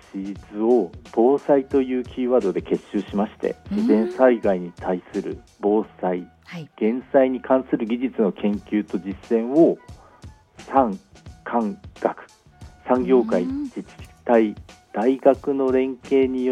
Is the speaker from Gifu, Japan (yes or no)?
no; Niigata, Japan; でも実は私新潟市出身で新潟に実家がありまして